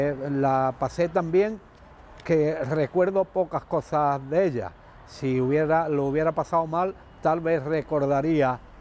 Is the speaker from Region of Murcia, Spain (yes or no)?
no; Algeciras, Andalusia, Spain; Nací en Algeciras, aquí mismo, concretamente dos calles más para arriba, en la calle Soria de La Bajadilla.